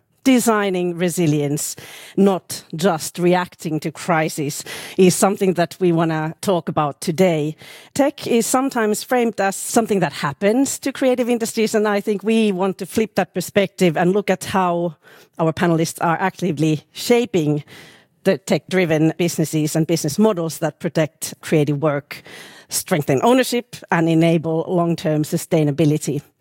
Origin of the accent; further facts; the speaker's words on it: Finland; I come from Finland